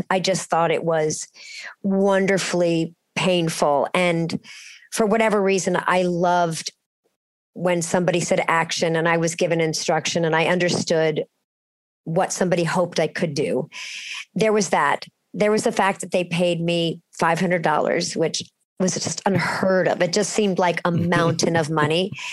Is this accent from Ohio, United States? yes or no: yes; Cincinnati, Ohio, United States; at the time when I was growing up in Cincinnati, the arts was so well funded by state, local, and federal governments.